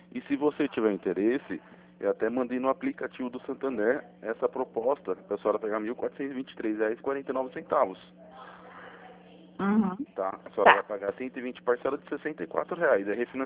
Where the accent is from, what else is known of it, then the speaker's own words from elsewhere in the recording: São Paulo, Brazil; Eu sou de São Paulo